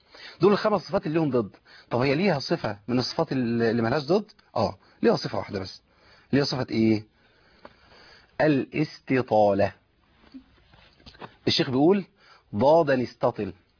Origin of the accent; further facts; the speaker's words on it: Egypt; وده مشهور يعني عندنا في مصر كتير